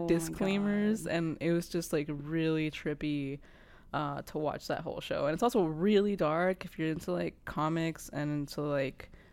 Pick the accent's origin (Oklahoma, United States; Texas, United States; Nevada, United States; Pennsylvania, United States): Texas, United States; Fries and gravy, which as a Texan, that's fine with me.